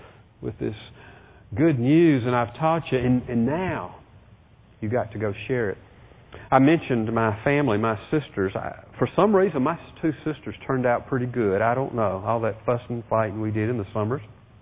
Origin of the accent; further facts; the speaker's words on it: Birmingham, Alabama, United States; I told you last week a little bit about being a kid growing up in Birmingham when all the civil rights stuff was going on.